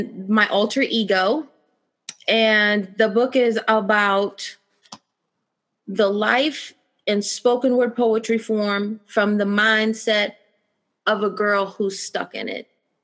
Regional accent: Gary, Indiana, United States; when I was growing up, I grew up in Gary, Indiana.

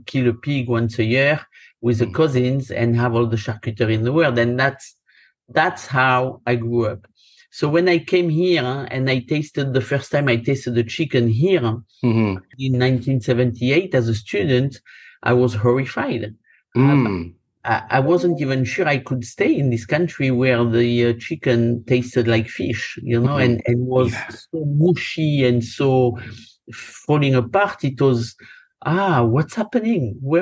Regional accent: Occitania, France; I'm from Gascogne, southwest France, a long, long lineage of people in the food business or agriculture, farmers, seven generations behind me.

